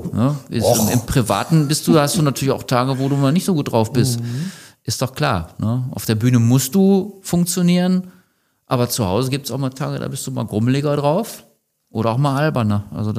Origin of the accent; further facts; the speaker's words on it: Bottrop, North Rhine-Westphalia, Germany; Ich komme aus Bottrop.